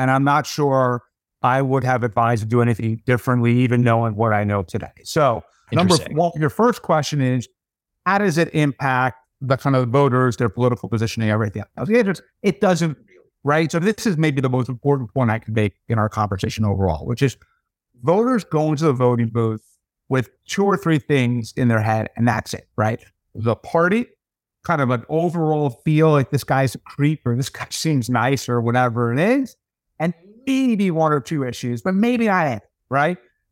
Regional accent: New York City, New York, United States; And the truth is, as a New Yorker, I want those jobs here.

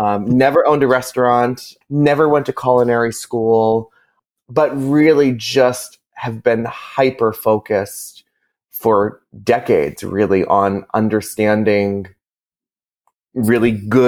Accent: Massachusetts, United States; I grew up in Massachusetts, really idolizing my grandmother.

